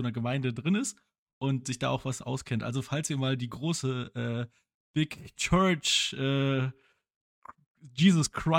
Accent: Germany; So als Deutscher ist es irgendwie immer so, man sagt, hey, hier, ich arbeite viel, ich bin cool.

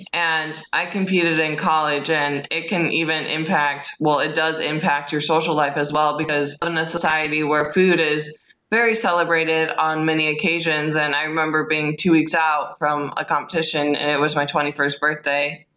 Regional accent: Midwest, United States; well, I'm from the Midwest, just like you guys.

